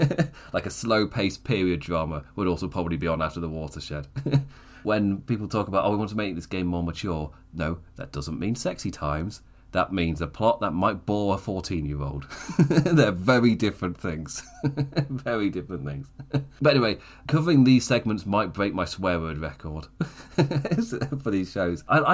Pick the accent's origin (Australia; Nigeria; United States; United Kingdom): United Kingdom; As a British person, I highly approve of the use of the term wankfest.